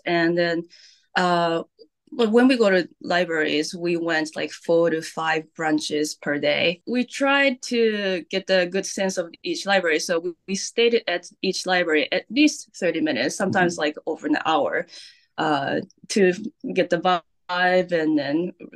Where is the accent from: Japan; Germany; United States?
Japan; Last summer, our family was supposed to fly to Japan, which is like my home country.